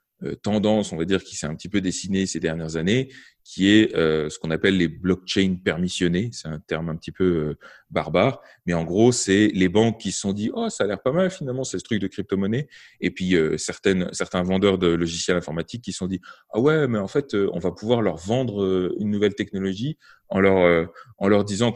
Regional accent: France; born there; also born or lived in Belgium; comme un Français, puisque je suis né en France et mon passeport est français, ou comme un Belge, parce que j'ai vécu 13 ans en Belgique

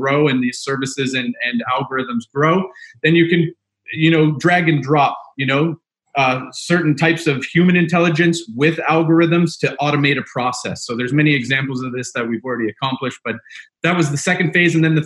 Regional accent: Vancouver, British Columbia, Canada; Red in Vancouver, yes.

